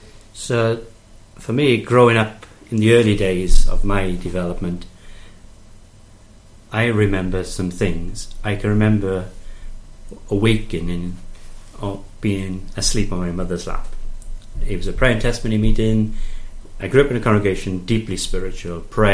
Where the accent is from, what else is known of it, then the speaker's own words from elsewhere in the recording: Wales, United Kingdom; As you can tell by my accent, I'm not German. I'm a very proud Welshman.